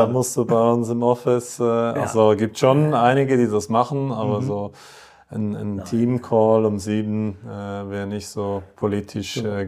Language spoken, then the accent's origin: German; Switzerland; ich komme ja aus der Schweiz